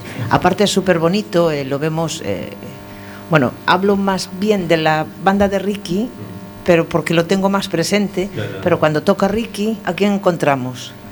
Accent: Galicia, Spain; born there; yo nací en esa zona, yo nací muy cerca de Cerceda

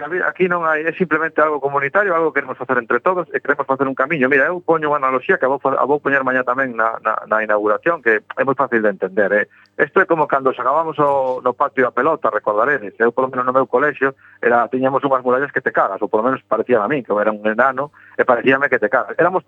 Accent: Galicia, Spain; o único que nos move o amor pola nosa terra, por Galicia, porque somos galegos

